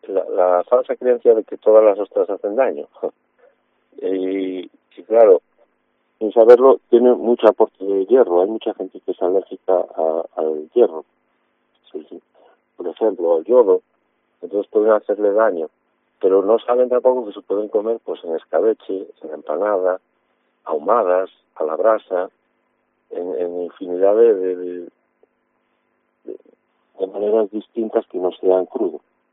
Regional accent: Galicia, Spain; now in Castropol, Spain; vengo de las Rías Bajas, vengo de Galicia

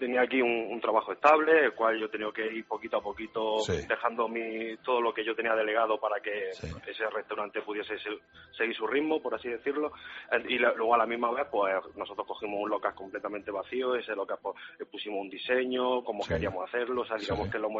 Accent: Almería, Andalusia, Spain; now in Madrid, Spain; como somos de Almería, también mucha verdura de Almería.

